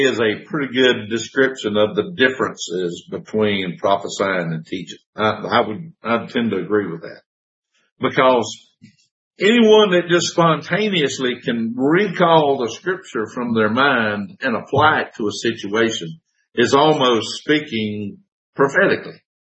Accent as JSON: {"language": "English", "region": "Georgia", "country": "United States", "said": "And I'm like, \"Well, I'm from Georgia.\""}